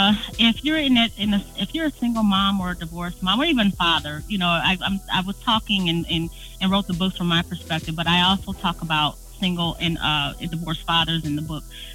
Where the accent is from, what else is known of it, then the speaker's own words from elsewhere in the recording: Chicago, Illinois, United States; I'm from Chicago